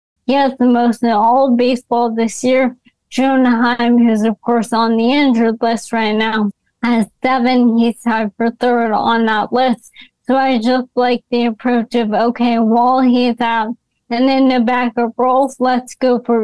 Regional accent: New York, United States; I mean, I'm a New Yorker, so I always think of New York talk radio as being sort of the start of it all

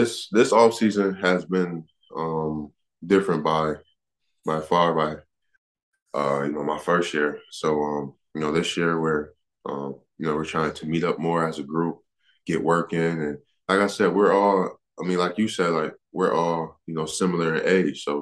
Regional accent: Rochester, United States; They came up to Rochester to my hometown to watch me work out.

